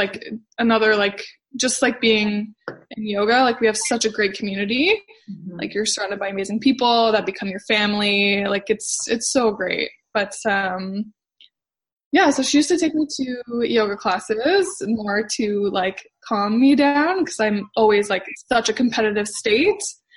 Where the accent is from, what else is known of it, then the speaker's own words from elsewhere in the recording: Pickering, Ontario, Canada; So I'm on Chemung Lake, but I'm from Pickering, Ontario.